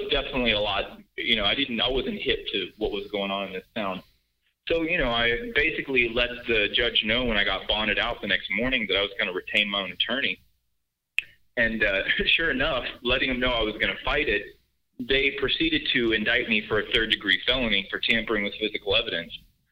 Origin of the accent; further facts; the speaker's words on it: Houston, Texas, United States; Okay, so I'm from Houston. I'm born and raised in Houston, so that's my city.